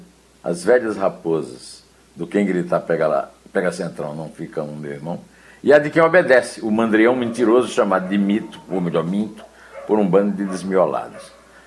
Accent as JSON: {"language": "Portuguese", "region": "Paraíba", "country": "Brazil", "tie": "born there", "said": "Eu nasci, Carolina, no Alto Sertão da Paraíba. Mas a minha mãe nasceu no Rio Grande do Norte. A casa do meu avô, onde ela nasceu, era metade Paraíba, metade Rio Grande do Norte, metade Luiz Gomes, metade Iraúna."}